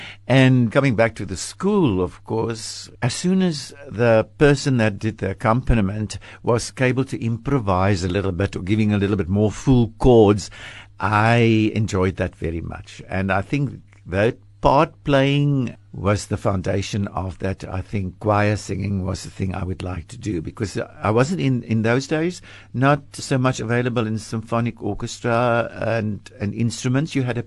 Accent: Kakamas, Northern Cape, South Africa; born there; I was born in a little town called Kakamas in the Northern Cape, situated near the Orange River.

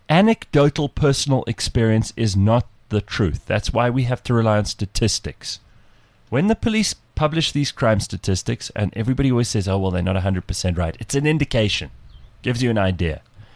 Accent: Johannesburg, Gauteng, South Africa; now in Cape Town, South Africa; I grew up in Joburg and got used to watching my back everywhere I went all the time, checking the bushes when I got home.

